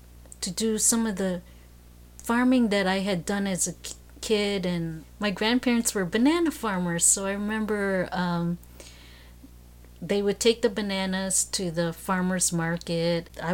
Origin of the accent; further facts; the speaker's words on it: Chicago, Illinois, United States; also born or lived in Philippines / Hawaii; I was born in the Philippines, but we had a set of grandparents in Hawaii, so we stopped there and lived there for a little bit, and then my parents moved on to Chicago, where I grew up, and I attended the University of Illinois, Champaign-Urbana.